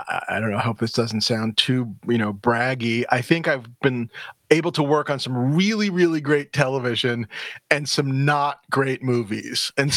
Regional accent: New York City, New York, United States; I'm from New York City.

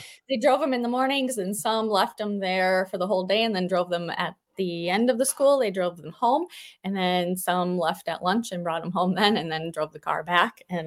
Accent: Black River Falls, Wisconsin, United States; In my hometown of Black River Falls, there were a lot of tractors in the parking lot at the high school

